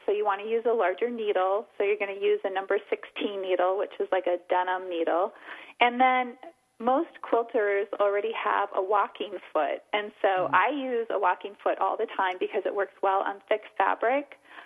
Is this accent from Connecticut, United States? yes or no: no; Minnesota, United States; Yeah, so growing up in Minnesota, there's just a huge Scandinavian influence here